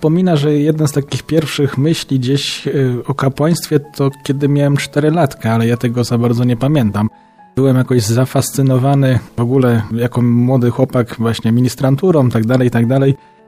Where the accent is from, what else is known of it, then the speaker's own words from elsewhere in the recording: Sośnie, Greater Poland Voivodeship, Poland; Pochodzę z małej miejscowości Sośnie, znaczy mała, nie mała, bardzo fajna, przyjemna.